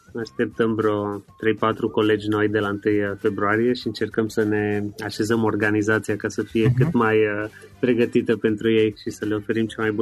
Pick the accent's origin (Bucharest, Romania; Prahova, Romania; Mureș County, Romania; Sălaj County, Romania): Mureș County, Romania; Târgu Mureș; eu sunt din Târgu Mureș și m-am născut într-o familie de medici, mă rog, o primă generație de medici.